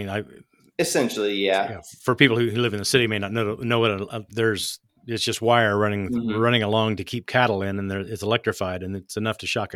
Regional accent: Topeka, Kansas, United States; He is an ultramarathon runner from my hometown of Topeka, Kansas.

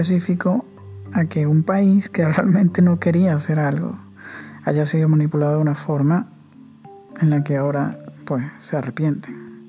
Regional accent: Venezuela; en Venezuela, yo que soy venezolano y lo vivo, lo padezco

